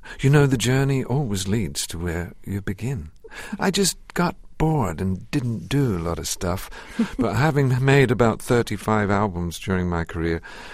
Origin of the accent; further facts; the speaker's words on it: Glasgow, Scotland, United Kingdom; born there; Well, I was born in Glasgow. It was a hard, tough granite city